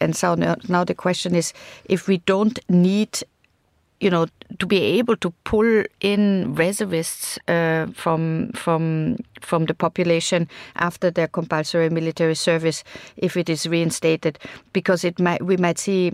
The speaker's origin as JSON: {"language": "English", "country": "Austria", "tie": "born or raised there", "also_born_or_lived": "Germany", "accent": "soft German, Austrian", "second_language": "English", "said": "It is my native Germany. I just grew up in Austria. And then that's why my accent is slightly soft German, Austrian, English that I speak, so you can hear where I'm from."}